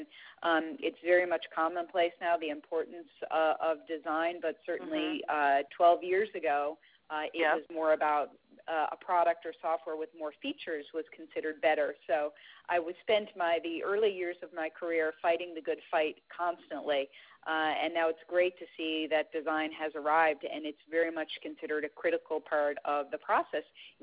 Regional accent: St. John's, Newfoundland and Labrador, Canada; I grew up as far east as you can go in North America in St. John's, Newfoundland.

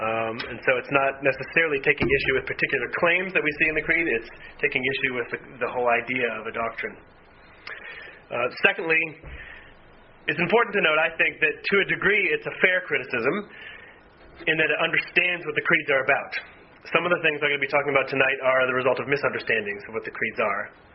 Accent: New England, United States; And then lots of other places too, but I'm from New England, so.

